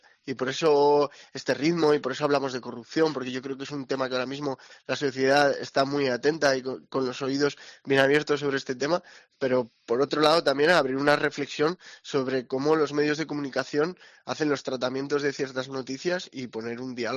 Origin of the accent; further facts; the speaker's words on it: Santoña, Cantabria, Spain; Nosotros, pues desde aquí, desde Santoña, y sin necesidad de irnos a grandes capitales